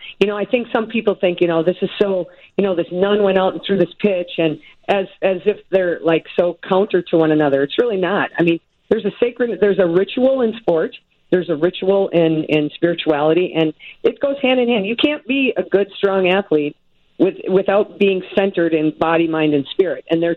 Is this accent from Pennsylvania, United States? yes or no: no; Minnesota, United States; I'm originally from Minnesota.